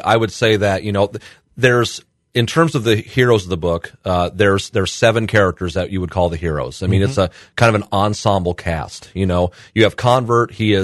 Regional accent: Galesburg, Illinois, United States; growing up in Galesburg, kind of the common thing is, you know, you hear, oh, I can't wait to leave, can't wait to get out, you know. I was opposite of that. I liked being here.

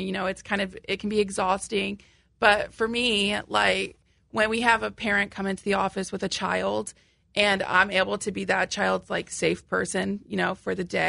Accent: Illinois, United States; I'm actually from Stark County, which is over by Kewaunee.

